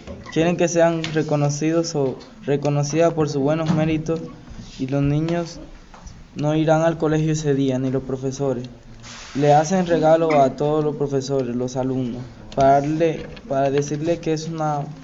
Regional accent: Dominican Republic; de República Dominicana. Estudio en el Colegio San Gabriel

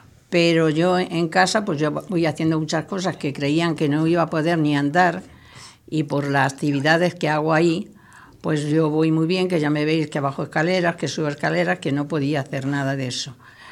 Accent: Porcuna, Andalusia, Spain; moved away as an adult; now in Madrid, Spain; Tengo 81 años, nací en Porcuna, Jaén. Luego me vine a Madrid con 18 años.

